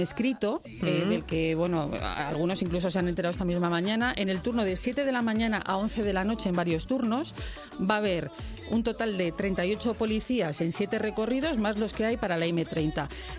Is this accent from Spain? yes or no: yes; Spain; Efectivamente, sí, somos españoles, lo dejamos todo para última hora